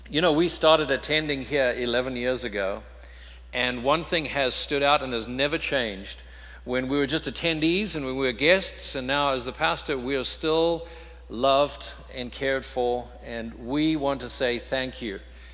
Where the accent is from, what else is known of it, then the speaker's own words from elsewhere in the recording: South Africa; now in United States; it's not something we grew up celebrating in South Africa.